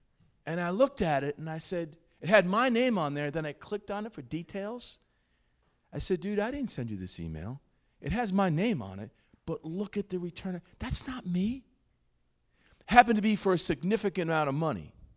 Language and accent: English; New York, United States; Now I'm loud, right? I'm a New Yorker. I'm loud enough.